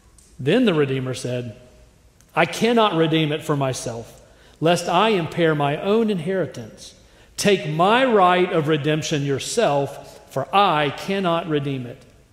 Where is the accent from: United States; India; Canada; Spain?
United States; the South; That is not how we were raised in the South. My mom would not let a girl call me, much less a girl propose.